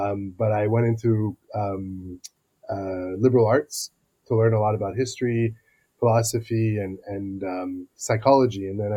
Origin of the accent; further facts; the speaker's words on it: Montreal, Quebec, Canada; was really happy to be recruited back in my hometown in Montreal